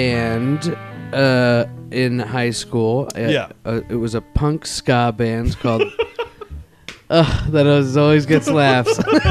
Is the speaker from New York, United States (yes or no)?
yes; Manhattan, New York, United States; I grew up in Manhattan.